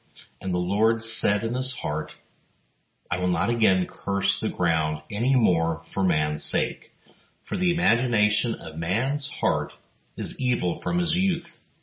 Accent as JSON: {"language": "English", "town": "El Paso", "region": "Texas", "country": "United States", "tie": "born or raised there", "said": "looking at the weather forecast for my hometown of El Paso for the next few days"}